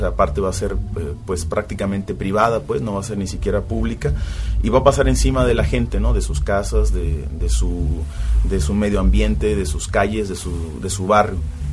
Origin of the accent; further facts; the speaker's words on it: Mexico City, Mexico; como nosotros nos organizamos en el DF, que es de donde yo vengo